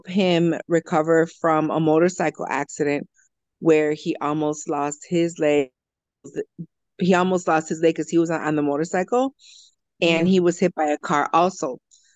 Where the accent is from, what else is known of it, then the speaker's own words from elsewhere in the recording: Chicago, Illinois, United States; So I born and raised in Chicago, Latina of... My mom is Norwegian and Lithuanian, and my dad is Mexican and Native American, so I'm half white, half Mexican. Been living in Chicago my whole life.